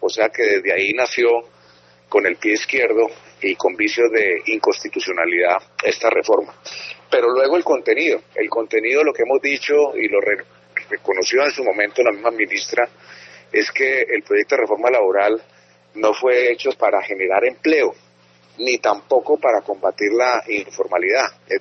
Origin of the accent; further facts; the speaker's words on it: Buga, Valle del Cauca, Colombia; me alegra mucho que esté en mi tierra